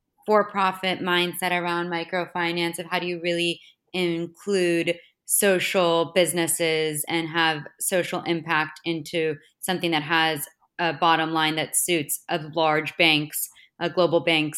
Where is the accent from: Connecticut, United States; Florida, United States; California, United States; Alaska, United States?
Florida, United States; also born or lived in Boston; so I grew up in Florida and in Boston.